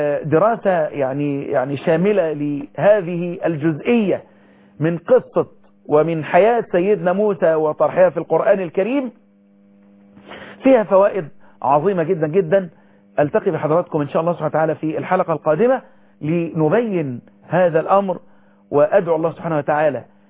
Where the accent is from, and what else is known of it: Egypt